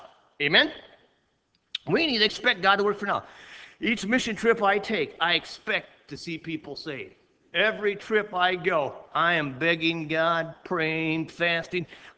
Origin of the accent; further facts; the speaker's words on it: United States; I'm from America, all right?